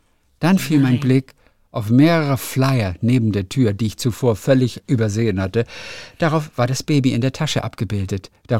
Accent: Vienna, Austria; Als Wienerin bin ich nicht so begeistert von solchen Menschen

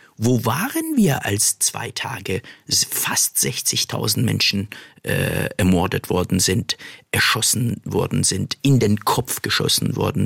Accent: Iran; das haben wir als Iraner satt.

